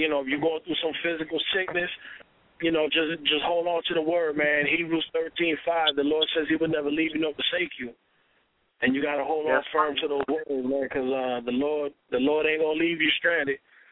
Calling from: Tampa, Florida, United States; I'm calling in from Tampa, Florida.

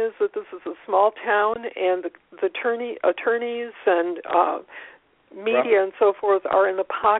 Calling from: Kentucky, United States; I'm calling from Kentucky

